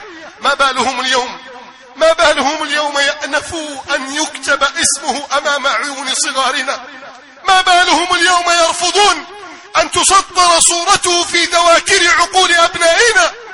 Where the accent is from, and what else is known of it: Egypt